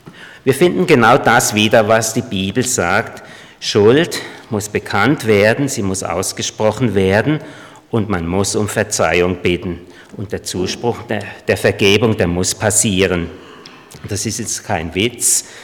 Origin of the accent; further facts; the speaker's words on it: Baden-Württemberg, Germany; born there; now in Traunreut, Germany; Ich bin im Südschwarzwald geboren.